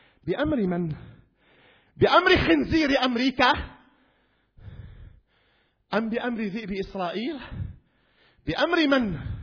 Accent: Syria; اللهم اجعل من كل فرد من أفراد بلدنا سورية الحبيبة

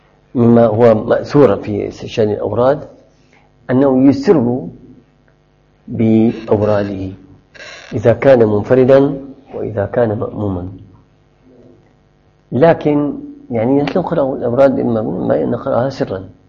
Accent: Syria; ونحن أهل الشام أهل منارة العلم والصلاح والتقى نهمل هذه السنة

